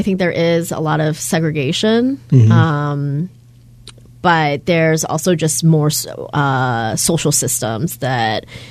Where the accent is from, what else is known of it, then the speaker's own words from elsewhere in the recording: Stillwater, Oklahoma, United States; maybe going back to your question of growing up in Oklahoma and my experience as a first generation American. When we lived in Stillwater